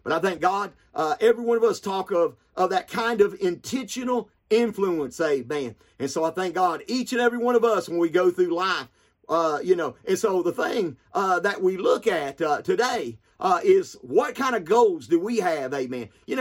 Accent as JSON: {"language": "English", "region": "the South", "country": "United States", "said": "Because they know I'm a Southerner. I talk like a Southerner, you know."}